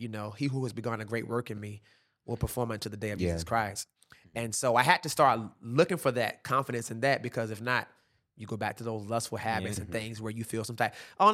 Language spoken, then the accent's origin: English; Norfolk, Virginia, United States; And I'm like, man, I'm from Norfolk, bro.